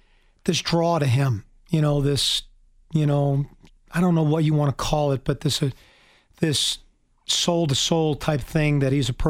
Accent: Pine Brook, New Jersey, United States; A little town called Pine Brook, New Jersey. They did have farms in New Jersey back then.

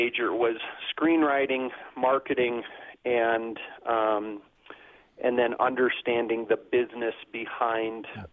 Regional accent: Colorado Springs, Colorado, United States; also born or lived in Wheaton, Illinois; Well, I was born actually in Wheaton, Illinois, the other Christian Mecca besides Colorado Springs.

